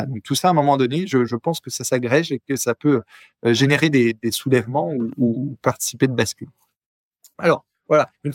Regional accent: France; je suis français et allemand, en fait. Donc mon père allemand, ma mère est française

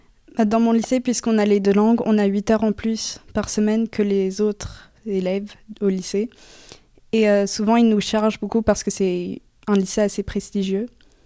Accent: France; je viens de la France

